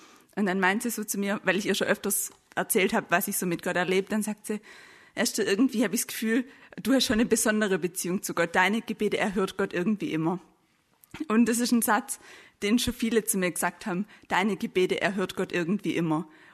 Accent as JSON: {"language": "German", "town": "Bad Teinach", "region": "Baden-Württemberg", "country": "Germany", "lives_now": "Stuttgart, Germany", "said": "Und ich komme hier aus Stuttgart, beziehungsweise ursprünglich aus der Nähe von Bad Teinach, wie mein Dialekt eventuell verrät."}